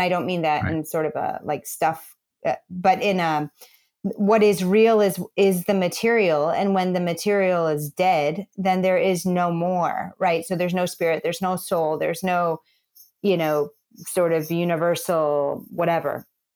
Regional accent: Midwest, United States; But, you know, I'm a kid from the Midwest and grew up in church.

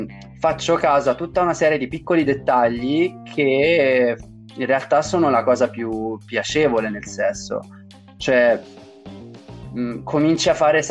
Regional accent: Tuscany, Italy; come si dice dalle mie parti in Toscana

